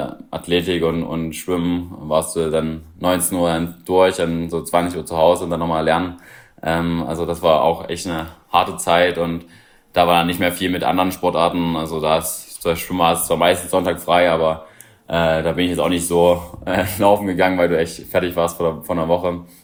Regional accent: Leipzig, Saxony, Germany; ich komme aus Leipzig

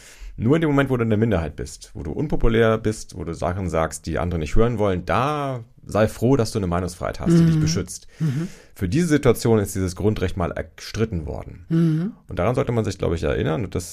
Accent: Nuremberg, Bavaria, Germany; moved away as an adult; now in Hamburg, Germany; Ich bin nach dem Zivildienst nach Hamburg gezogen und der Kontrast war riesig. Also ich fand es schon als Nürnberger Kind beeindruckend

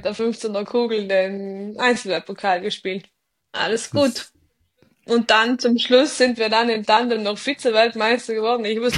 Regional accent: Trentino-Alto Adige, Italy; Also bei uns in Südtirol ist es ja nicht so, dass wir bei jedem Training einen Coach da haben

